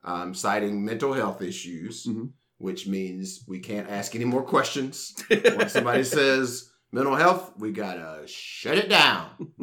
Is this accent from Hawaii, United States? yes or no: no; Alabama, United States; I'm from Alabama. It's throw the flag.